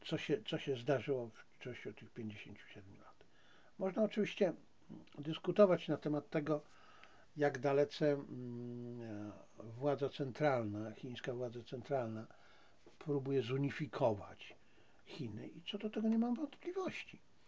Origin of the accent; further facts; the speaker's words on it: Zabrze, Silesian Voivodeship, Poland; bo urodziłem się na Śląsku, wychowałem na Śląsku, w Zabrzu, więc w samym centrum.